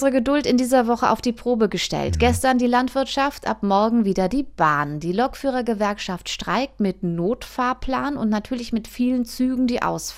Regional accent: Tecklenburg, North Rhine-Westphalia, Germany; Und dieses Mal stellen wir meinen Heimatort Tecklenburg vor. Der Kneippkurort hat 4 Ortsteile mit tollen Highlights. Der Ort liegt am Bergrücken des Teutoburger Waldes.

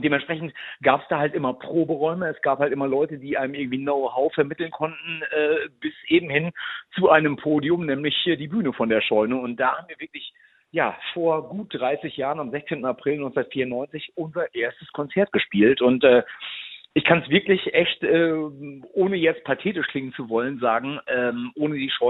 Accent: Ibbenbüren, North Rhine-Westphalia, Germany; wir kommen aus der Bergmannstadt, wir kommen aus Ippenbüren, wir haben auch nie gesagt, wir kommen aus Münster oder sowas.

